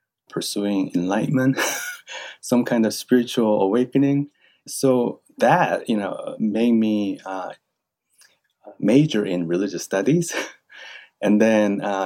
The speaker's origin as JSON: {"language": "English", "country": "South Korea", "said": "Oh, I am male. You know, oh, I am from South Korea."}